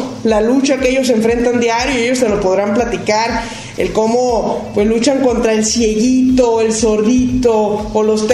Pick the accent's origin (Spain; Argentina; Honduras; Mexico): Mexico; como mexicanos nos toca